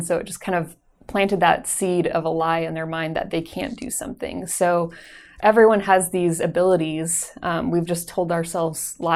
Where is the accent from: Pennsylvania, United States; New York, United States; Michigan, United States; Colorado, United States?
Colorado, United States; also born or lived in Texas; So growing up in Colorado, I did a lot of hiking and outdoor activities, and I couldn't really do that in Texas anymore because it was too hot